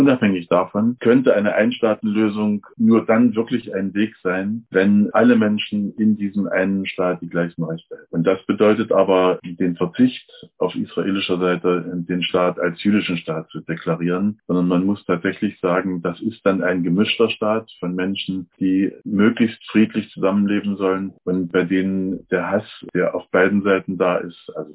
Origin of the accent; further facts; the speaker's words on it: Germany; ich bin in der DDR geboren und groß geworden.